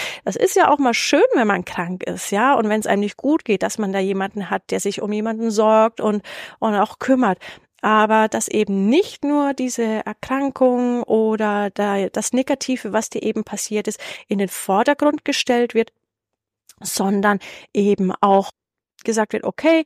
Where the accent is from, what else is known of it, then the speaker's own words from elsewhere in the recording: Germany; wir es ja als Deutsche